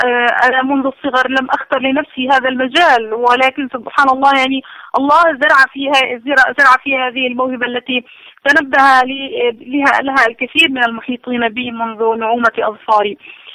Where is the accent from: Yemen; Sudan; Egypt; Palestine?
Palestine; Gaza, Gaza Strip; also born or lived in Sharjah, UAE; مواليد مدينة غزة عام 1972، ولدت في حي الشجاعية بمدينة غزة، ترعرعت في مدينة غزة ومدارسها